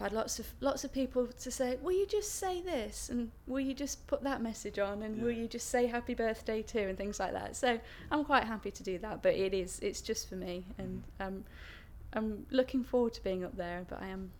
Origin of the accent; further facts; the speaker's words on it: England, United Kingdom; I was born in the Midlands. I haven't really moved very far. In fact, at the moment, I've moved even closer to where I was born, just around the corner from the house I lived in when I was a child.